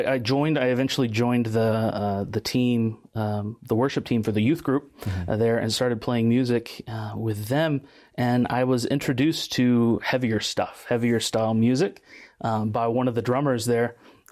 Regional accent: Madisonville, Tennessee, United States; I'm originally from Southeast Tennessee, rural area, Madisonville, Tennessee, that sort of area.

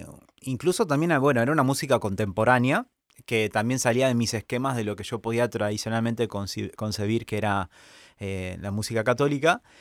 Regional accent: Rosario, Santa Fe, Argentina; born there; Nací en Rosario, sí. Sí, sí, sí, ya en el año 78, hace bastante.

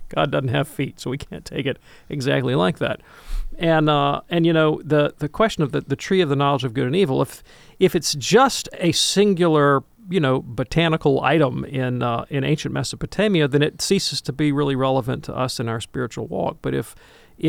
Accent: the South, United States; Doing this show and growing up in the South, I cannot tell you the thousands of people that I have met that have left Catholicism and given this kind of explanation for it.

